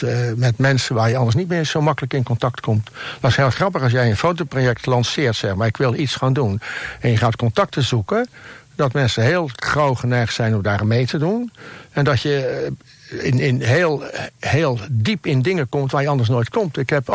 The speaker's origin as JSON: {"language": "Dutch", "town": "Goeree-Overflakkee", "region": "South Holland", "country": "Netherlands", "tie": "born or raised there", "moved": "as an adult", "said": "Ik ben op Goeree-Overflakkee geboren. En daar heb ik tot 1954 gewoond. Dus een jaar na de watersnoodramp."}